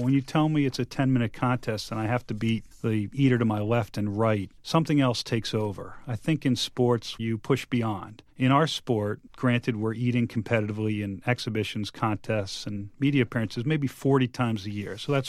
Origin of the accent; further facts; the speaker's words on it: Boston, Massachusetts, United States; Yeah, I am from Boston originally, and I was in New Orleans when the Patriots were in the Super Bowl in 2002.